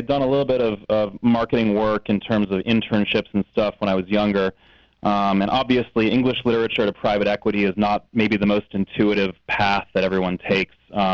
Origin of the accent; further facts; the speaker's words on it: Darien, Connecticut, United States; moved away as an adult; now in Los Angeles, United States; I'm originally from Connecticut, a small town called Darien there, which is maybe an hour outside of New York. I moved out to Southern California for university in 1999